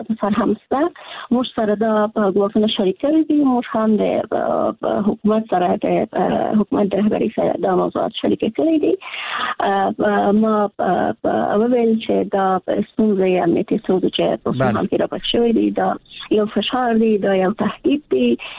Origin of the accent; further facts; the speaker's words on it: Afghanistan; موږ د افغانستان خلک یو